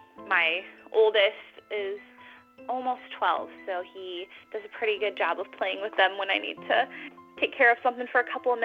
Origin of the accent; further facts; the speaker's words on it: California, United States; I grew up in Southern California